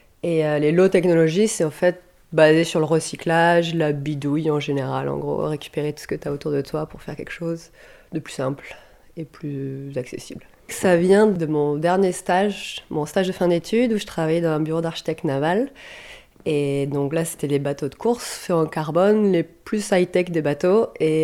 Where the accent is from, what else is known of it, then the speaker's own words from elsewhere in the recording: France; moved away as an adult; now in Canada; je suis française au Québec depuis 2 ans. Je suis arrivée en tant qu'ingénieure mécanique et pour travailler.